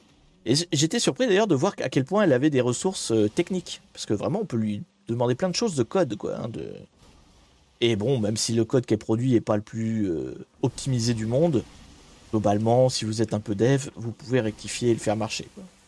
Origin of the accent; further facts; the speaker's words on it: Normandy, France; moi, je suis normand. Bon là maintenant je suis dans les Pays de la Loire, mais je suis né en Normandie